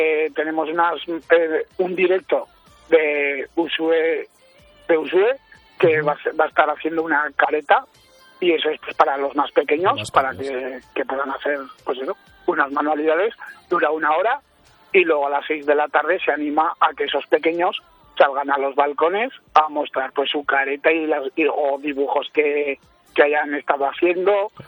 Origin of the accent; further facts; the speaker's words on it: Villafranca, Spain; Yo soy de Villafranca.